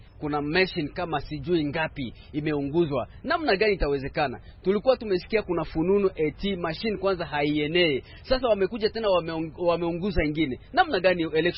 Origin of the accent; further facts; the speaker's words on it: DR Congo; Kama mkongomani ni kitu ya huzuni sana.